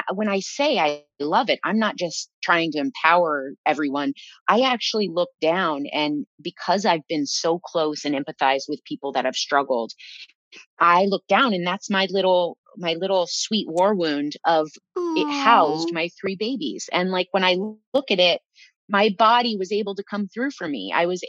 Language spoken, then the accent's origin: English; Iowa, United States; I was raised in Iowa, never had been in a TV studio.